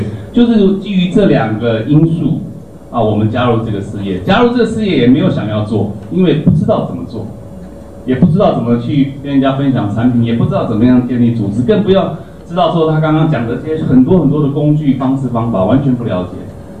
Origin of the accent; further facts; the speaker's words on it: Taiwan; 因为我本身是从台湾来的